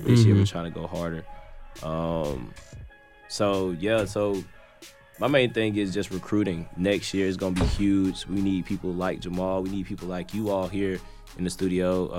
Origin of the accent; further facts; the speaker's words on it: Madison, Wisconsin, United States; So I'm from Madison.